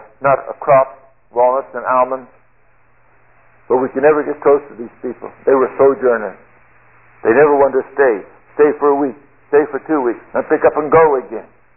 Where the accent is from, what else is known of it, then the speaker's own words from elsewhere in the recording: California, United States; I grew up there in California.